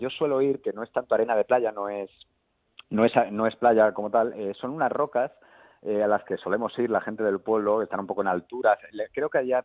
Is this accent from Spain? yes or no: yes; Getafe, Community of Madrid, Spain; Y tampoco nací en Getafe, porque yo nací en Madrid. Lo que pasa es que al año y medio me fui a vivir a Getafe, pero yo siento que he nacido en Getafe.